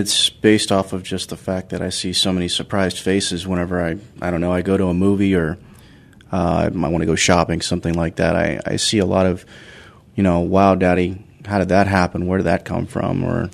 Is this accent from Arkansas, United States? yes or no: yes; Arkansas, United States; I'm from Arkansas.